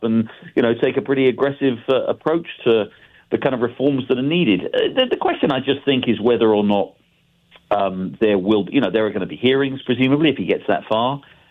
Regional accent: England, United Kingdom; now in United States; I grew up in England where we have a parliamentary system

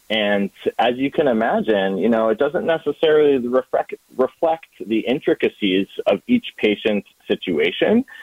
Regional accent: Massachusetts, United States; I was born and raised in Mass. You know, I grew up on the North Shore.

